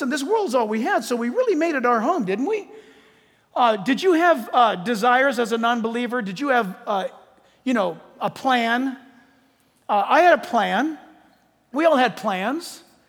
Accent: United States; And as an American, that person has that right.

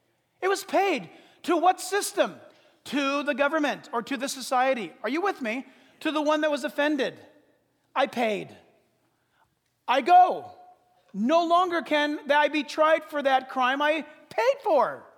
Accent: California, United States; born or raised there

